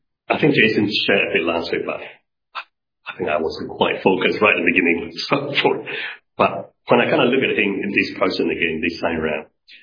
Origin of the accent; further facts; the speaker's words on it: Malaysia; when I was growing up in Malaysia, I went to Methodist church at the time.